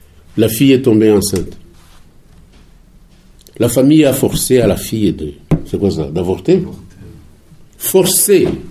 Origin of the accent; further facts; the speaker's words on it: Rwanda; Mais nous, nous sommes Rwandais, nous savons ce qu'il veut dire.